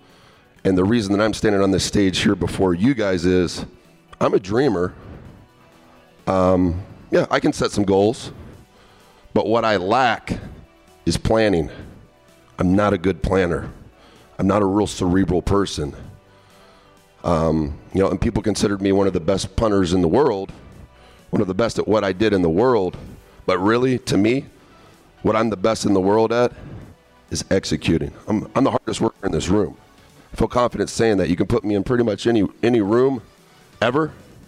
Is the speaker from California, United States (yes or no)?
no; Indianapolis, Indiana, United States; 47 miles from my hometown, Indianapolis, Indiana